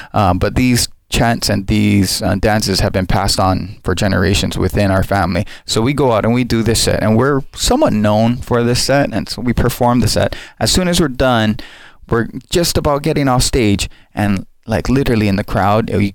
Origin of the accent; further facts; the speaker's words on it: Hawaii, United States; And so I said, Hawaii.